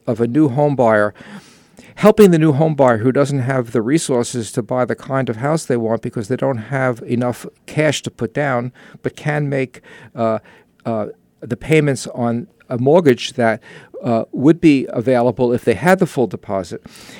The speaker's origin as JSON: {"language": "English", "region": "New York", "country": "United States", "accent": "New York", "lives_now": "California, United States", "said": "I've spent the 19 years living here losing my New York accent, and I don't want to catch it."}